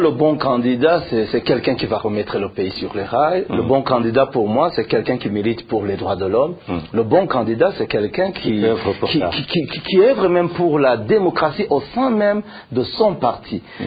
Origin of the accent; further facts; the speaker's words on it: Burundi; C'est vrai qu'en tant que Burundais, peut-être en tant que journaliste aussi, j'assiste à ce qui se passe et au développement de ces derniers jours